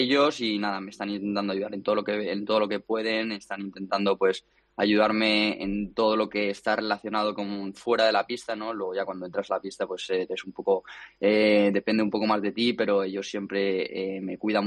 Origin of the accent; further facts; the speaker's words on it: Leganés, Community of Madrid, Spain; yo soy de Madrid, de pequeño vivía en Leganés y bueno, y ahora vivo un poco más cerca del Club de Tenis San Martín